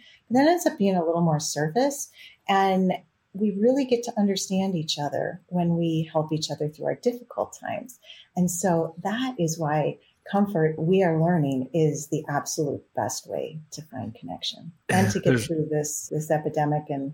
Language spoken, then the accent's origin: English; Wisconsin, United States; I grew up in Wisconsin and I had all my relatives nearby, right?